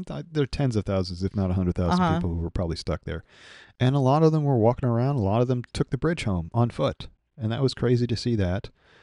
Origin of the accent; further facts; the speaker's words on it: New York, United States; On the east side? I was saying the east side. I'm a New Yorker.